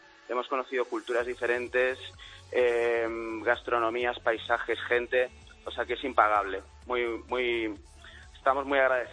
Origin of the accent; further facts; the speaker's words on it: Catalonia, Spain; uno como español se entiende a sí mismo muchísimo cuando va ahí. También me ocurre como catalán, lo mismo.